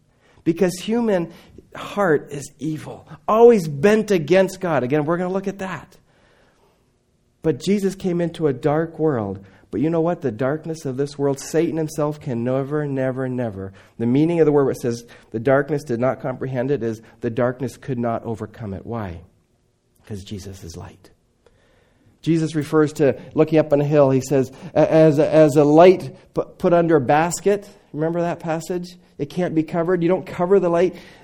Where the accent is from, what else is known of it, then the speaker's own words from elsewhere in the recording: Indonesia; I grew up in Indonesia.